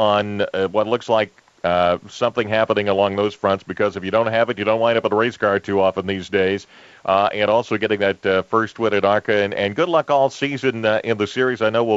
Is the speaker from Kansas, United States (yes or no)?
no; Indiana, United States; miles away from Louisville, Kentucky, kind of to the northwest of it. That's kind of the area where I grew up in Indiana.